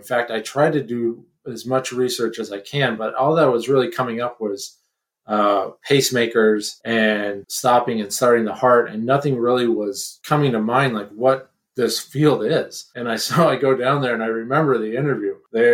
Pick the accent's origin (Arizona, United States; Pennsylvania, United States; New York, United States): Arizona, United States; Lake Havasu City; So I was born and raised in Lake Havasu City, Arizona. It was kind of the party central the time that I was growing up for MTV and spring break.